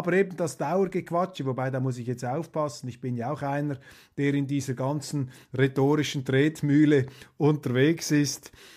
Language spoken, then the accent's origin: German; Switzerland; vielleicht auch nur mir als Schweizer, weil sie sich dann sicher fühlen